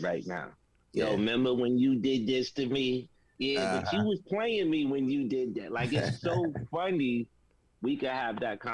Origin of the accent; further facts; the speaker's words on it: Boston, Massachusetts, United States; But we're from Orchard Park, and we're from Cathedral. And then you've been in Boston, and you know those projects. You don't come out of there no soft chicken.